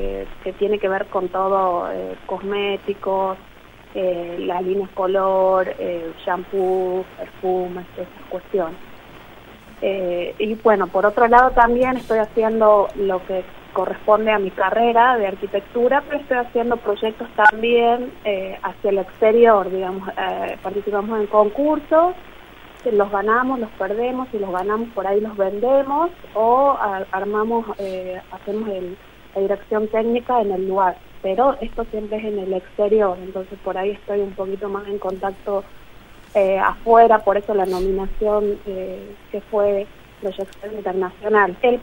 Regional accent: Jujuy, Argentina; now in Tucumán, Argentina; yo vivo en Tucumán, soy de Jujuy, o sea, vine a estudiar acá, me quedé

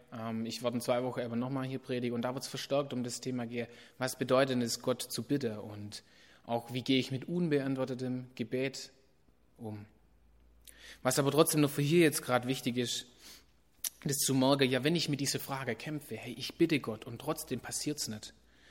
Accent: Bühlhausen, Germany; ich bin jetzt hier eben in Bühlhausen aufgewachsen

